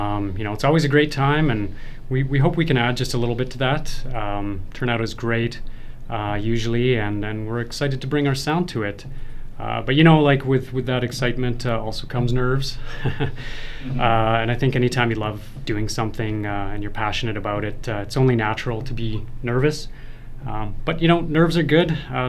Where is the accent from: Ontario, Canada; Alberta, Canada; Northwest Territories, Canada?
Northwest Territories, Canada; Yellowknife; Growing up in Yellowknife